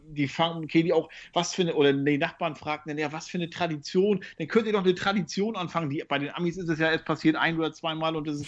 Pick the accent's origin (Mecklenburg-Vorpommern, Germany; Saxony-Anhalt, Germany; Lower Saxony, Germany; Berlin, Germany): Mecklenburg-Vorpommern, Germany; für jemanden, der auf einem 50 Hektar Bauernhof groß geworden ist in Nordwestmecklenburg